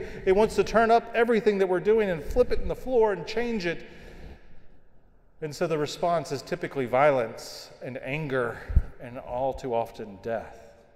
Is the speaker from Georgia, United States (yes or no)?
no; Memphis, Tennessee, United States; he was assassinated in the city that I grew up in Memphis